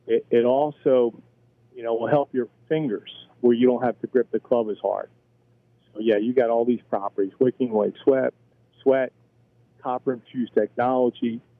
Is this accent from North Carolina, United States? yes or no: no; New Jersey, United States; I was born and raised in New Jersey.